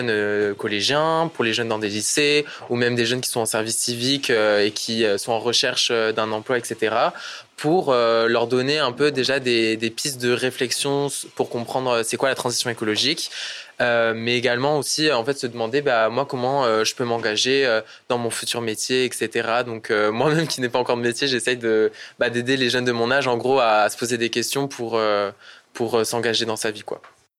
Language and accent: French; France; je suis protégé pour l'instant des catastrophes climatiques, etc. Mais c'est vrai